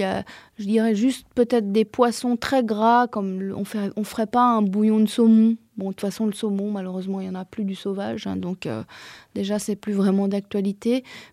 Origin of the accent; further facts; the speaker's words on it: Belgium; now in France; Alors oui, dans les pays comme la France, moi je suis belge, en Belgique on est aussi assez proche du bouillon encore, des plats mijotés